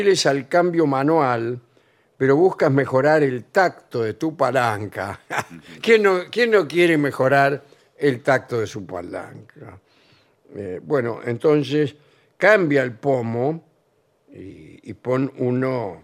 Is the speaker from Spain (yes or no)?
no; Argentina; Porque yo soy muy argentino.